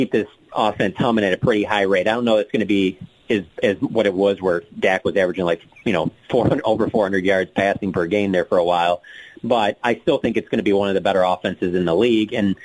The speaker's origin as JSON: {"language": "English", "town": "Detroit", "region": "Michigan", "country": "United States", "moved": "yes", "said": "I'm originally from Detroit, and so I've been down here now almost 10 years."}